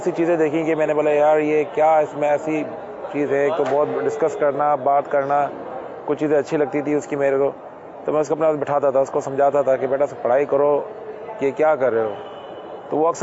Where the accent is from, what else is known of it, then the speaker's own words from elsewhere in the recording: Hyderabad, Sindh, Pakistan; میں حیدرآباد لطیفہ سے تعلق ہے میرا۔